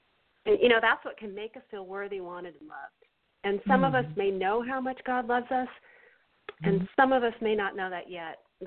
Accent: Seattle, Washington, United States; also born or lived in Netherlands; And my family history is that I was born in Holland in 1964. My father is black. My mother is white. We came over on a boat with $200 to our name. And then we ended up settling in Seattle, Washington.

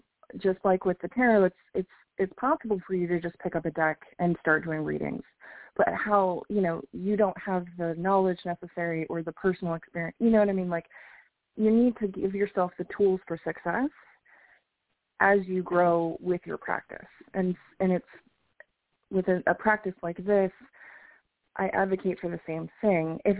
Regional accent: Louisiana, United States; So I mentioned that I grew up in Louisiana

